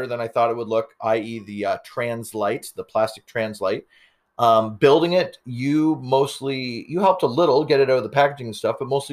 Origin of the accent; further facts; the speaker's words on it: Canada; I'm a Canadian. I'm supposed to beat Ryan C.